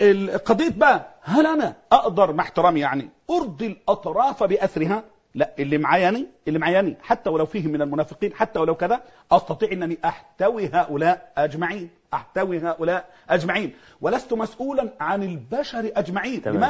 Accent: Mansoura, Dakahlia, Egypt; انا اعرف ولد من المنصورة من عندنا

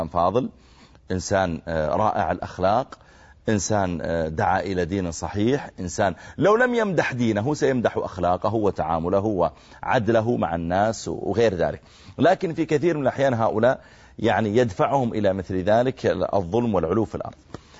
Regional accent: Saudi Arabia; يعني ما يدري أنا من السعودية لكني خليجي.

